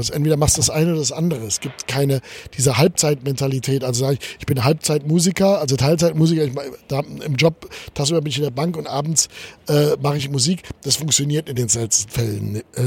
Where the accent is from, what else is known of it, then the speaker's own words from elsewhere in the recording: Mayen, Rhineland-Palatinate, Germany; born there; Geboren bin ich eigentlich in Mayen. Also wenn die Leute Heimat sagen, heimatliche Gefühle habe ich tatsächlich, wenn ich in dieses kleine Eifelaner Nest namens Mayen komme.